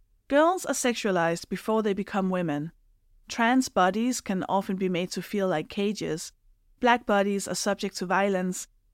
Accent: Denmark; now in United Kingdom; And while I grew up in Denmark, I have lived in the UK for long enough

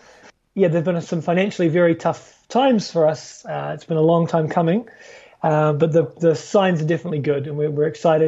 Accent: New Zealand; especially as a Kiwi, you can, or as a foreigner, I should say

